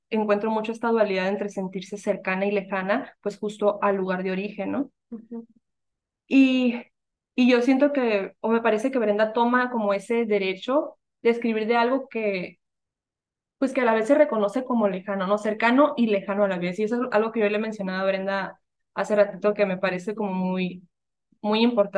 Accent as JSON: {"language": "Spanish", "town": "Tecate", "region": "Baja California", "country": "Mexico", "tie": "born there", "said": "yo nací en Tecate y toda mi familia pues es de ahí de Tecate"}